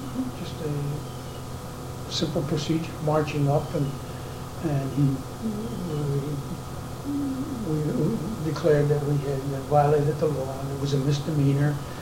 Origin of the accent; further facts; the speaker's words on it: Concord, Massachusetts, United States; and I could take advantage of their blanket because I was from Concord.